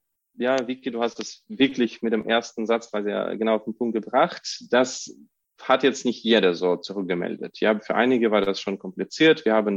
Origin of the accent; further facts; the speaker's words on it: Russia; Ich komme selbst aus Russland.